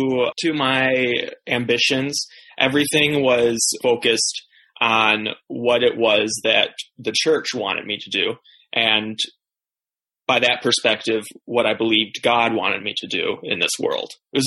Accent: Brookfield, Wisconsin, United States; my parents moved out to Wisconsin, where I was born in the Brookfield, Milwaukee area. That's where I grew up.

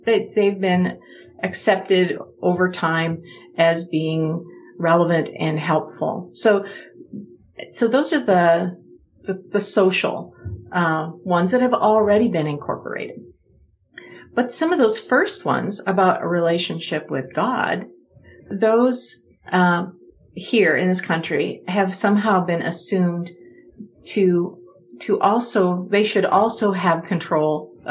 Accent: Canada; in my view as a Canadian

